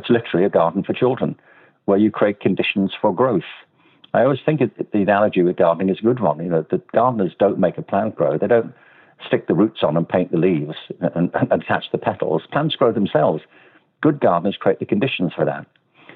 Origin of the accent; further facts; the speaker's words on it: Liverpool, North West England, United Kingdom; I'm from Liverpool.